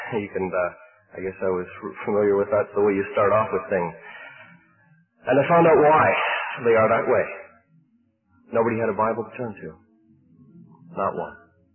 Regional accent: Ontario, Canada; I come from Canada, from Ontario

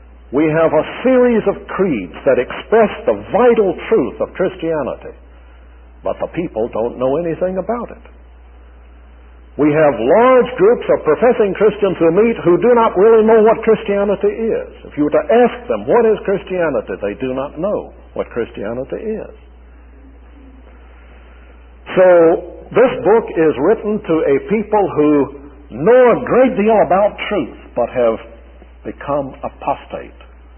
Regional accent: Charleston, South Carolina, United States; I read an amusing story about a man who was fishing in my hometown of Charleston

